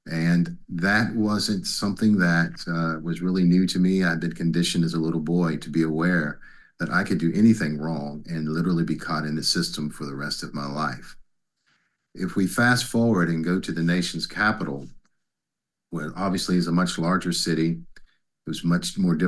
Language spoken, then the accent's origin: English; West Virginia, United States; I served two congregations as senior pastor, one in Huntington, West Virginia, which was in my home state, and secondly in the nation's capital.